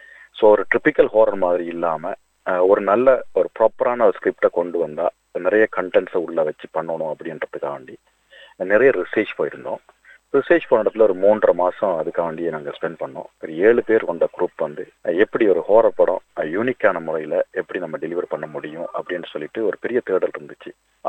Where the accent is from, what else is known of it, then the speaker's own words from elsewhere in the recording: Batticaloa, Eastern Province, Sri Lanka; நான் வந்து பிறந்து வளர்ந்தது பெட்டிகலோ, ஸ்ரீலங்காவில் பிறந்தது.